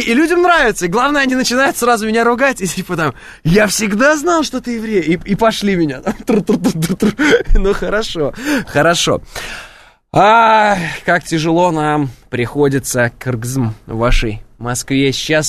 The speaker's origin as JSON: {"language": "Russian", "town": "Oral", "region": "West Kazakhstan Region", "country": "Kazakhstan", "lives_now": "Moscow, Russia", "said": "я вот из Уральска, да, вы вот из Актюбе."}